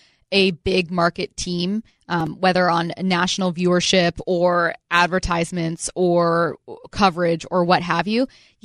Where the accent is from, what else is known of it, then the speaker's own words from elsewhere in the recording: Washington, United States; this comes from being someone who is born and raised in Washington, someone who's local